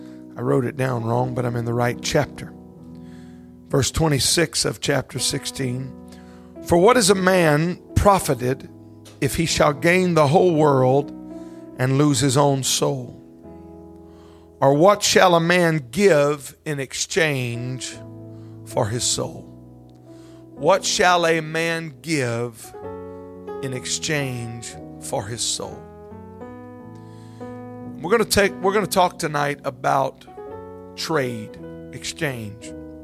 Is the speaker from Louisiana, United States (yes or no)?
yes; Baton Rouge, Louisiana, United States; I'm from Baton Rouge.